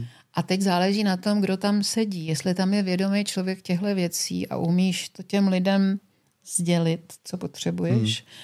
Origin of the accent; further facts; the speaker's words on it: Teplice, Ústí nad Labem Region, Czechia; já nejsem odsaď, jsem z Teplic.